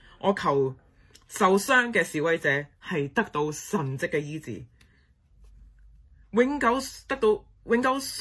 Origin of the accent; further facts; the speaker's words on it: Hong Kong; 給我們香港人去成長，去醒覺，是給機會我們基督徒去成長